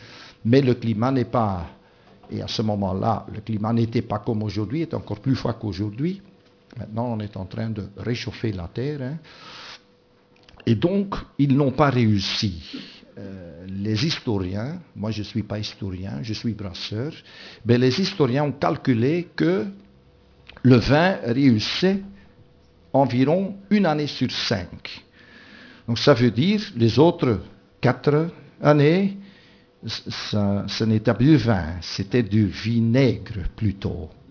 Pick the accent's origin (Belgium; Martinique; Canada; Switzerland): Belgium; Flanders; first language Dutch; French is a second language; moi, je suis néerlandophone, je suis flamand, donc quand je dis des bêtises en français, excusez-moi. Hein, pour mal français, c'est ma quatrième langue. Hein, non, troisième.